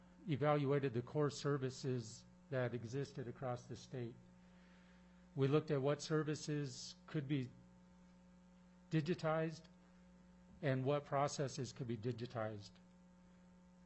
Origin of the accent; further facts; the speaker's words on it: Klawock, Alaska, United States; And I come to you today from my village of Kloak, down on Prince of Wales Island.